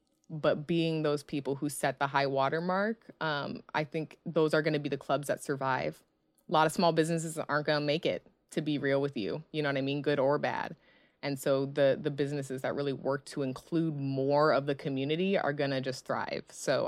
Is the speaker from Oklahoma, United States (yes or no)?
no; Minneapolis, Minnesota, United States; I'm from Minneapolis, so I got to represent.